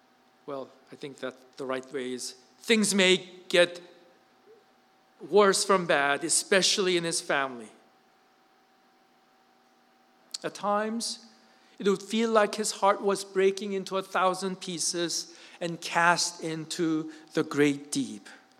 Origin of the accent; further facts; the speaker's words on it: South Korea; I grew up in Korea and I grew up getting spanked.